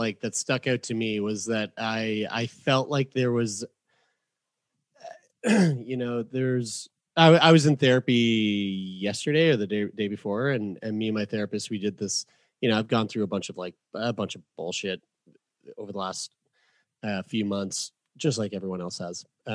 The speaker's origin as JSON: {"language": "English", "town": "St. John's", "region": "Newfoundland and Labrador", "country": "Canada", "tie": "born there", "said": "I was born in St. John's, Newfoundland, and I love St. John's."}